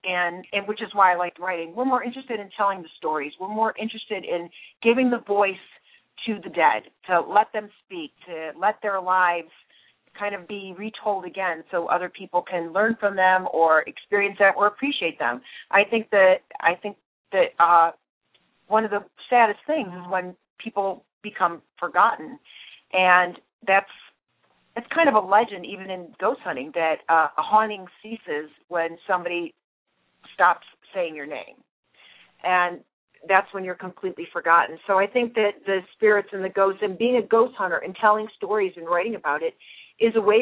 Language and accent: English; Ohio, United States; I love the Ohio books, obviously, because I'm from Ohio